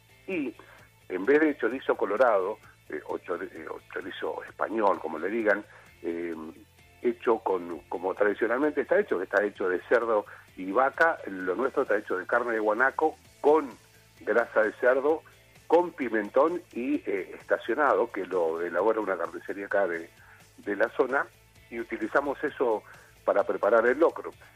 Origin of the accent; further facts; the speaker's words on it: Río Turbio, Santa Cruz, Argentina; yo tengo 57 años, soy nacido acá en Río Turbio, soy hijo de, como todos los de acá, de gente que ha venido del norte del país, en este caso mis padres son riojanos.